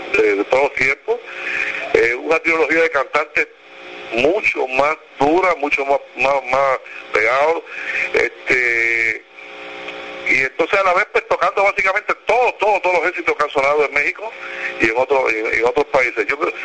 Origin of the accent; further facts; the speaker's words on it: Puerto Rico; Edgar es un talento de mi pueblo, es de mi pueblo, un muchachito que lo he visto crecer muy, muy bueno. Apadrinado por Tito Roa, que Tito Roa salió de aquí, de Puerto Rico